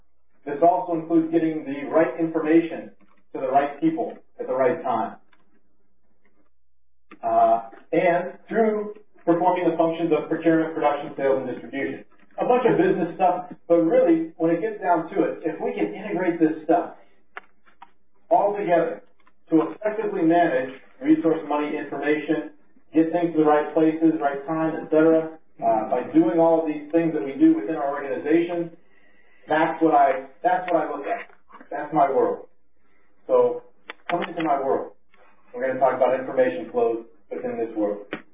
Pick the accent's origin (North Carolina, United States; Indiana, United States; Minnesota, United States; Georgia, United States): Indiana, United States; I hail from Indiana, and I frequented Chicago.